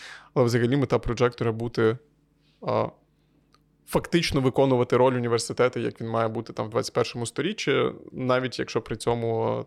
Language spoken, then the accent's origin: Ukrainian; Kyiv, Ukraine; Я з Києва